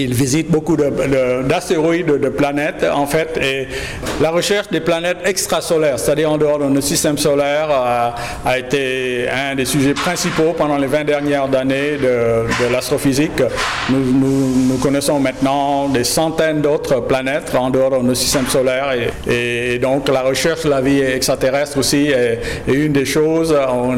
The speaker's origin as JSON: {"language": "French", "country": "Vietnam", "said": "je suis de culture française. Vous savez, je suis vietnamien, je fais un lycée français et bien sûr, le lycée où j'étais, en fait, ça s'appelait lycée Saint-Exupéry aussi."}